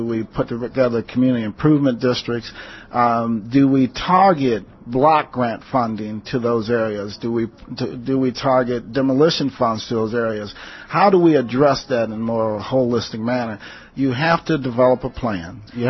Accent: St. Louis, Missouri, United States; He did not know that I was from St. Louis.

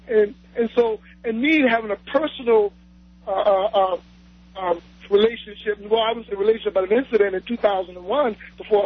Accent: the South, United States; I was born and raised in the South

